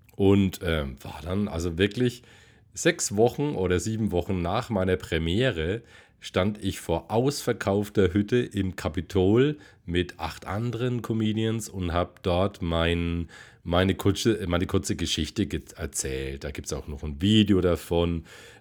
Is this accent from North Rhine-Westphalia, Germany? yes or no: no; Bavaria, Germany; accent: Franconian; habe ich irgendwann angefangen, Texte dazu zu machen in meinem fränkischen Dialekt.